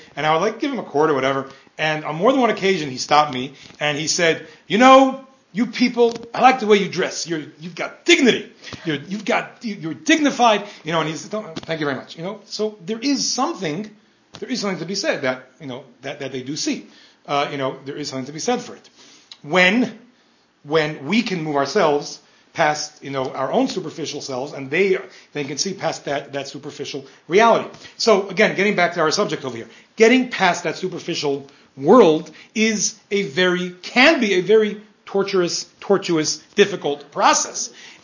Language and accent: English; New York, United States; now in Denver, United States; I grew up in New York, right? And I live in Denver.